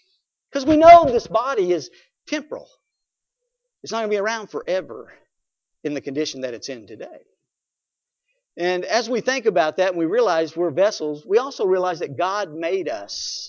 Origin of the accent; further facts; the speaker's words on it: United States; but I'm an American, and I was born in this country, and I was born to certain parents.